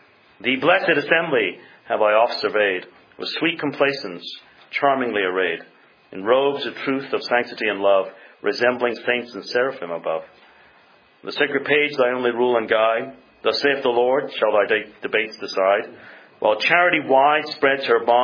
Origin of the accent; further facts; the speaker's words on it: United Kingdom; Growing up in Britain, this is something you'd associate with, you know, the Southern Europeans.